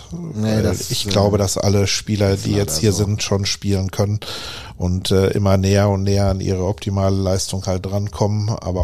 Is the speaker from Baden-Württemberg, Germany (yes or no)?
yes; Mannheim, Baden-Württemberg, Germany; ich wohne ja auch noch da in Mannheim